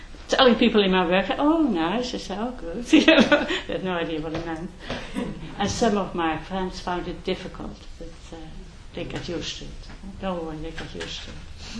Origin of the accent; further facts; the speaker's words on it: Netherlands; English is a second language; and I'm from Holland, and we got on very well.